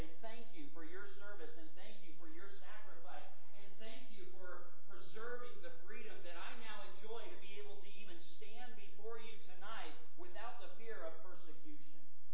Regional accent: Oklahoma, United States; And I'm from the South. I'll give you just this little side note. I grew up in the South just a little bit there, like I said, from Oklahoma area.

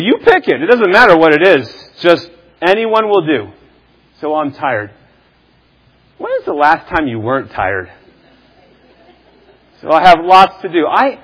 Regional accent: Kansas, United States; I'm from Kansas commuting

